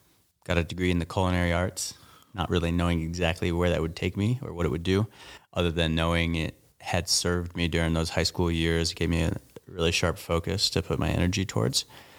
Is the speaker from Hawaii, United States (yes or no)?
no; Montana, United States; it's quite a migration for a Jewish Mexican kid growing up in Southwest Montana to have someone reflect that back.